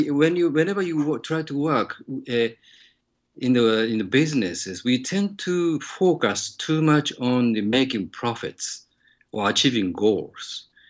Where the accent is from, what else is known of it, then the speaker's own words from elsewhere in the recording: Japan; So of course I'm from Japan